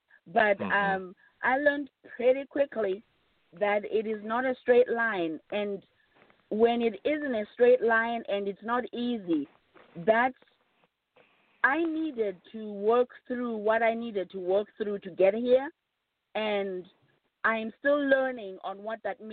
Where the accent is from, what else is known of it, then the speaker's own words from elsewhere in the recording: Zimbabwe; also born or lived in United States; And I've lived in America and, of course, was born and raised in Zimbabwe.